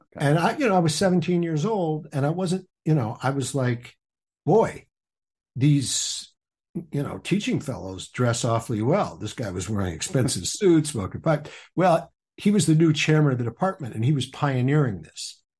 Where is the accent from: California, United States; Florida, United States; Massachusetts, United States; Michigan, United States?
Michigan, United States; Detroit; also born or lived in Birmingham, Michigan; I grew up in Detroit, went to elementary school and half of high school in Detroit. And then I moved out to one of the suburbs, out to Birmingham area, and finished up my second half of high school there.